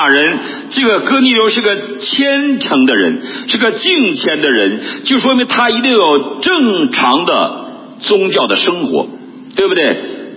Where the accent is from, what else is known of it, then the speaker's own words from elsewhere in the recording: China; 那我们中国人感情上受不了，对不对？